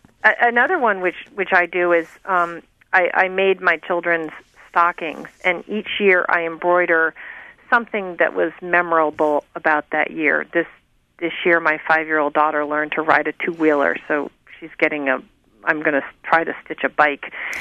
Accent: New England, United States; I grew up in New England, and we always had pot roast or some meat on Christmas Eve.

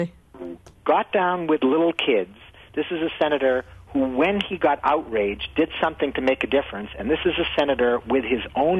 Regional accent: Massachusetts, United States; when I told them I was from Massachusetts and that I liked Kennedys, they were shocked and they were outraged.

